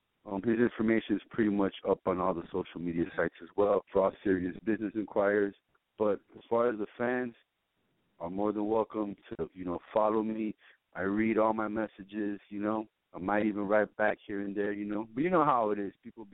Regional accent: Miami, Florida, United States; because I'm from Miami, I will always have a place in my heart for the Dolphins

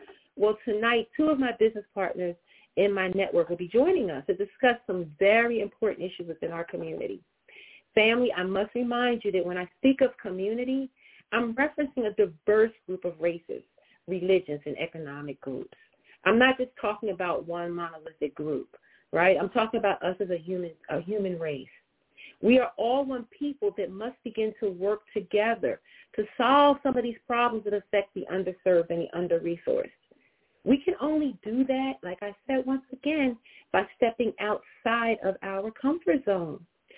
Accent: Pennsylvania, United States; So I'm learning the South because I'm a Northern girl. I am. I'm from the North. I'm from Pennsylvania. And I thought that I had done something when I moved to Maryland.

